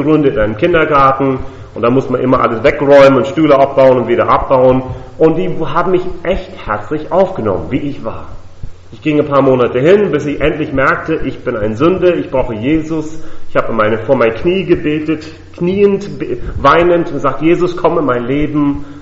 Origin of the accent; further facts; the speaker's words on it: Virginia, United States; German is a second language; also born or lived in Pennsylvania; now in Germany; Also wie man hört, ich komme aus den Vereinigten Staaten. Ich bin dort in Pennsylvania geboren. In Virginia bin ich praktisch als Teenager aufgewachsen.